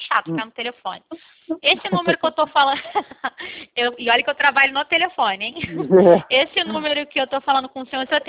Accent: Rio de Janeiro, Brazil; Eu sou aqui do Rio, né?

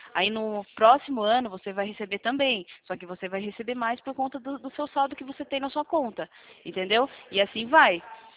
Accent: Sorocaba, São Paulo, Brazil; É, eu sou de Sorocaba.

